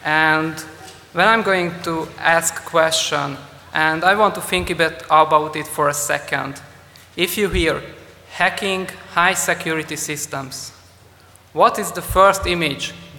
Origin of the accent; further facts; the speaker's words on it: Hungary; I'm from Hungary, and as we are a very, very small country, we are really proud of our achievements.